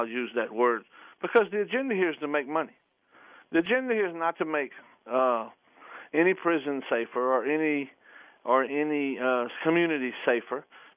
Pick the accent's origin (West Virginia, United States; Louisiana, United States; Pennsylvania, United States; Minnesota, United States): Louisiana, United States; I think it's Louisiana, my home state